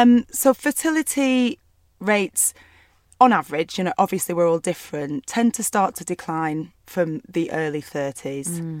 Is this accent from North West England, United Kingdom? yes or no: yes; Burnley, North West England, United Kingdom; I grew up in Burnley in a small town in the northwest of England.